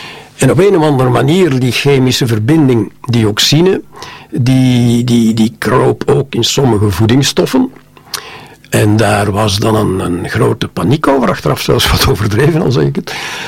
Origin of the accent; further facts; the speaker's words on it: Belgium; waar wij als Belgen trots op mogen zijn.